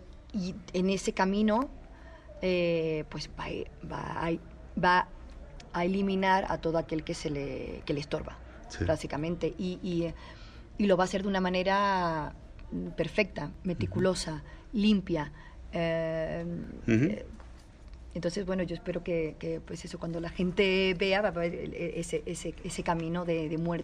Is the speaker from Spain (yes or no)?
yes; Seville, Andalusia, Spain; moved away as an adult; also born or lived in United States; now in Madrid, Spain; Pero llevo muchos años ya, me fui con 20 años. He vivido 14 años en Estados Unidos.